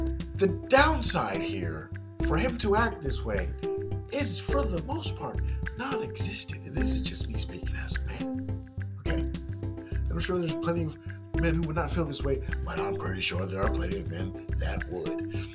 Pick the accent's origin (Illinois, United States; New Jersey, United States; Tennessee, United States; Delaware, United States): New Jersey, United States; I am from New Jersey. I was there in Jersey when this happened, 30 minutes from New York.